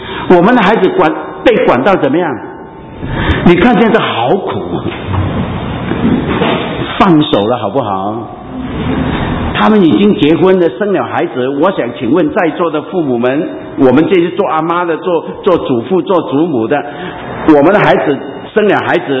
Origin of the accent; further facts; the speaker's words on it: China; 特别是我们中国人的家庭，常常的悲剧发生在什么地方？